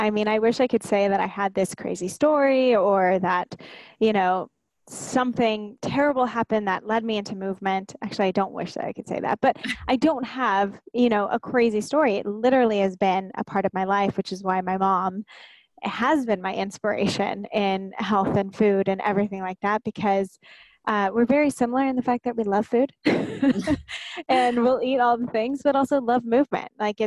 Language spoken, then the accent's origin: English; California, United States; now in Los Angeles, United States; I am from Southern California, but about an hour and a half outside of LA, and I live in LA now.